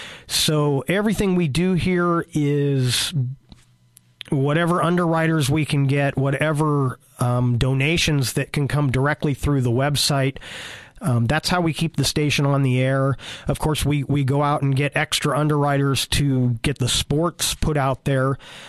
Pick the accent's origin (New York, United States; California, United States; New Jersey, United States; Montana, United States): California, United States; I grew up in the Bay Area, so we're big Golden State fans